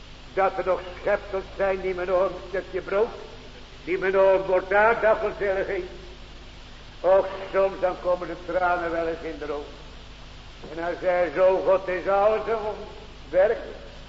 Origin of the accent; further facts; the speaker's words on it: Kamperland, Zeeland, Netherlands; born there; Op dat plaatje waar ik geboren ben in Zeeland in Kamperland.